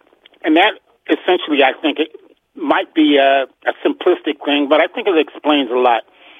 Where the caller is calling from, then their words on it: Upper Marlboro, Maryland, United States; from Upper Marlboro, Maryland.